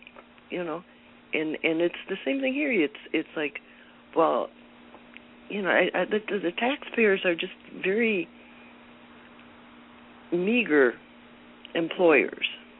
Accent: Michigan, United States; I grew up in Michigan and my dad was a school teacher.

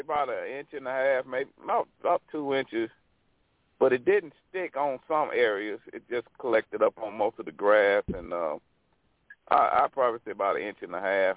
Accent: the South, United States; when I go home to my hometown in the South, man, it'll come down pouring, raining

